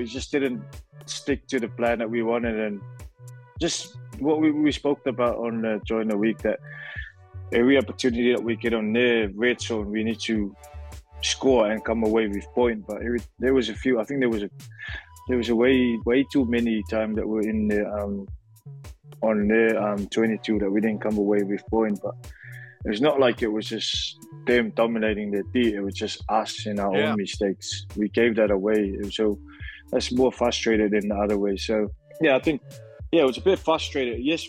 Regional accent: Samoa; now in New Orleans, United States; As you know, I'm from Samoa. I was born and raised in Samoa, so I'm from. There's no winter where I'm from

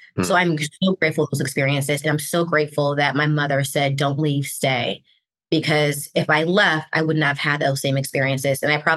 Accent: California, United States; now in Atlanta, United States; my siblings, my sister, my brother, and we grew up in California. And I decided I wanted to go to New York to start my career and then came down here to Atlanta.

